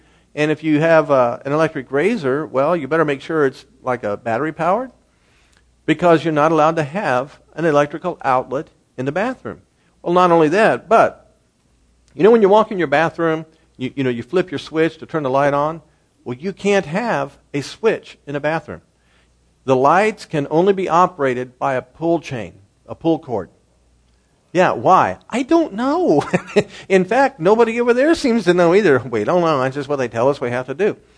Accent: United States; I'm coming in from another country. I'm an American.

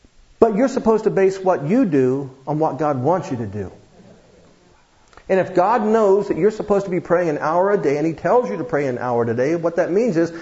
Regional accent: Ohio, United States; I'm from Ohio. I like to watch Ohio State University football on TV.

